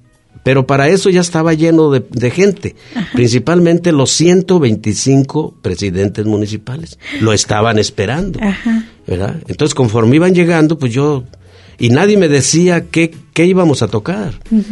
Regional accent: Tepechitlán, Zacatecas, Mexico; also born or lived in Colotlán; Por eso yo, mi tierra es Tepechitlán. Pero mi segunda tierra, pues ya es Colotlán.

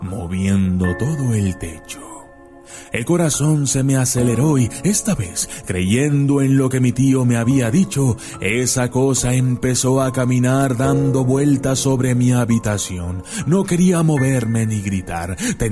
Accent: Pisco, Ica, Peru; ya de adulto, después de haber servido a mi patria, decidí ir a mi pueblo natal, Pisco.

